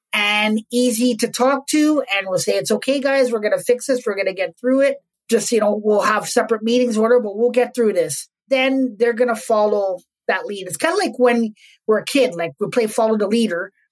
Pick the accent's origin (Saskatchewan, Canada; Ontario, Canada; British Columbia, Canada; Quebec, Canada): Quebec, Canada; I'm from Quebec, so I speak French and English.